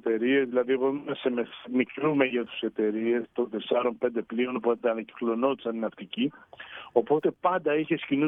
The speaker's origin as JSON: {"language": "Greek", "town": "Athens", "region": "Attica", "country": "Greece", "tie": "born or raised there", "also_born_or_lived": "Crete", "said": "Μεγάλωσα στην Αθήνα βασικά όμως."}